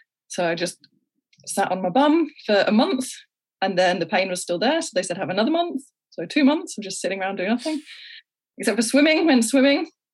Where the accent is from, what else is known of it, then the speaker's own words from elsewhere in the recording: United Kingdom; So I could, being British, I could get a working holiday visa for New Zealand and or Canada, but they have to be done before I turn 30.